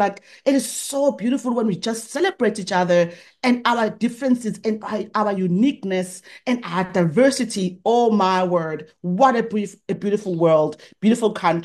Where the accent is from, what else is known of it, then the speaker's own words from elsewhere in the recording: Engonyameni, KwaZulu-Natal, South Africa; Yes, I grew up just outside Durban. Well, there's a township called Umlazi, but we were not in the township. We were just outside the township in the little village called Engonyameni. So I grew up there, did my primary school there.